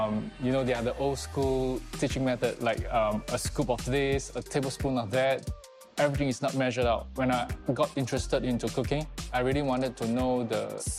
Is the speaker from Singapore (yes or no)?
yes; Singapore; Singaporean flavor is important to me because this is where I'm born, where I come from. I'm Singaporean.